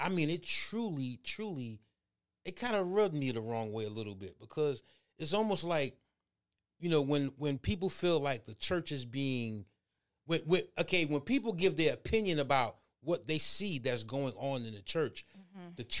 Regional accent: Brooklyn, New York, United States; all the way from my hometown. Well, I was born and raised from Brooklyn, New York.

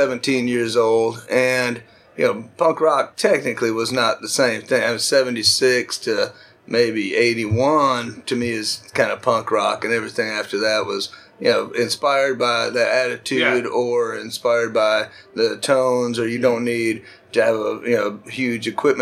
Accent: Atlanta, Georgia, United States; the people I grew up with in Atlanta, we got everything like 4 years later anyways.

